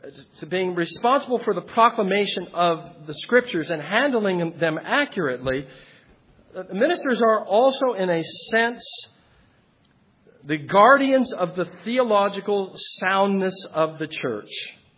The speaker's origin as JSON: {"language": "English", "region": "California", "country": "United States", "said": "And I'm a Californian. I can be objective about this."}